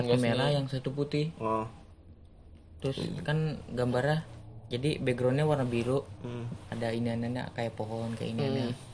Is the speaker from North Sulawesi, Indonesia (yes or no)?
no; Bogor, West Java, Indonesia; Nih pas kampung gue di Bogor, di rumah gue yang dulu tuh